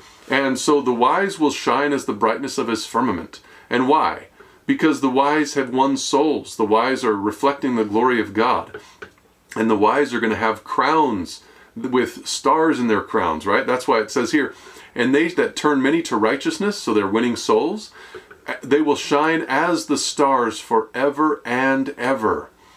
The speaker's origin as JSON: {"language": "English", "country": "United States", "said": "And I'm from America, so what does that mean?"}